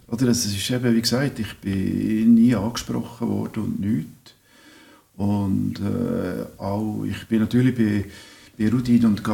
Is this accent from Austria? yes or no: no; Switzerland; Bei uns in der Schweiz ist das Volk die Regierung.